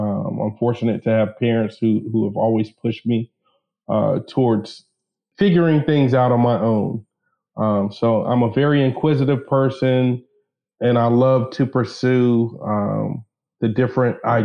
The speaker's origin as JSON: {"language": "English", "town": "Durham", "region": "North Carolina", "country": "United States", "tie": "born or raised there", "said": "I am from Durham, North Carolina, born and raised in the Bull City."}